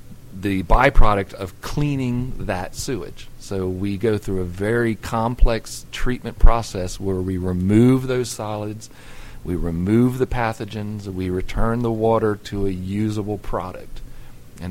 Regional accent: Jacksonville, Florida, United States; I'm from Florida. I grew up in Jacksonville and spent most of my life up in the North Florida area.

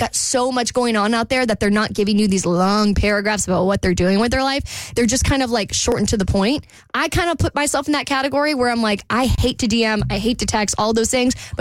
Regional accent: Jacksonville, Florida, United States; My family lives there. I'm from Jacksonville.

